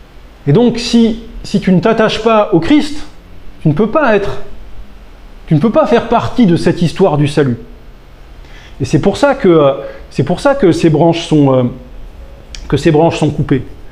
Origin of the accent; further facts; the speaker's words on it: south of France, France; moi, d'accord, je suis un Français du Sud.